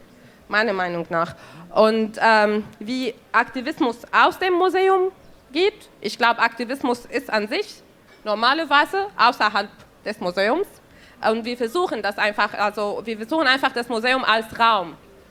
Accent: Syria; moved away as an adult; now in Germany; also ich bin in Syrien aufgewachsen, ich habe da Jura studiert und bin in 2014 nach Deutschland umgezogen.

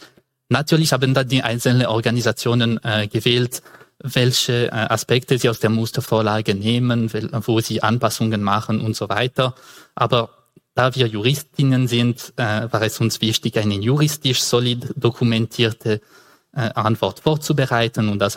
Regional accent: Geneva, Switzerland; first language French; German is a second language; ich komme aus Genf, das sage ich nicht wegen Kantonalismus, sondern wegen der Sprache, weil meine Muttersprache also Französisch ist

